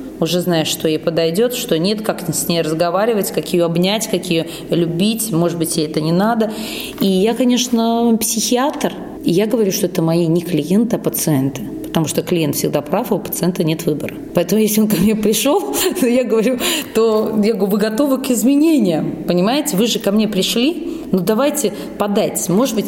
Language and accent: Russian; Riga, Latvia; Но так как я родом с Латвии, с Риги